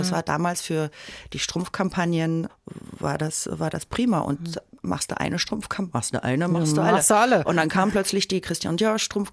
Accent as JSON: {"language": "German", "town": "Baden-Baden", "region": "Baden-Württemberg", "country": "Germany", "tie": "born or raised there", "also_born_or_lived": "Karlsruhe", "said": "Nur geboren."}